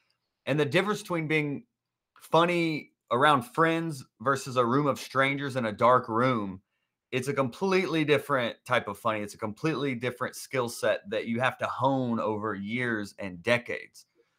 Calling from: Atlanta, Georgia, United States; Atlanta, Georgia, yes.

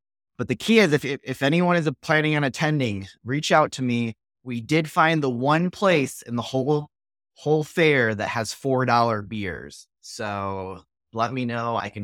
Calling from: Austin, Texas, United States; I am beaming in from Austin, Texas

